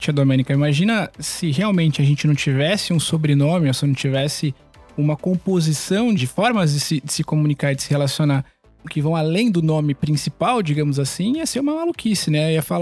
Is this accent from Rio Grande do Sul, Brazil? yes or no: no; Campinas, São Paulo, Brazil; eu sou de Campinas, interior de São Paulo, mas a gente, enfim, mora aqui no estado de São Paulo